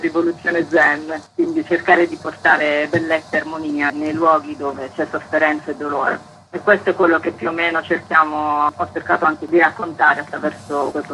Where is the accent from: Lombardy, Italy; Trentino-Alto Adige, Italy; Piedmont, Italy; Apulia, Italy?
Apulia, Italy; anche se io sono pugliese.